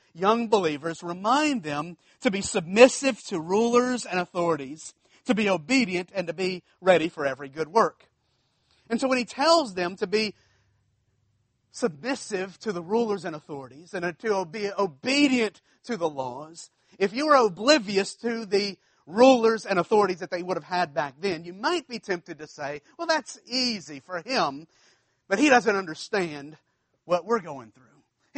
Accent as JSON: {"language": "English", "region": "Louisiana", "country": "United States", "said": "I'm from South Louisiana. I guess we're the only people that don't have an accent."}